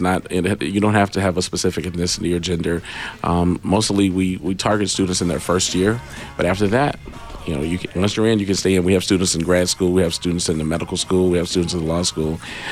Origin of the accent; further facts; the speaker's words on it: San Antonio, Texas, United States; I'm from San Antonio.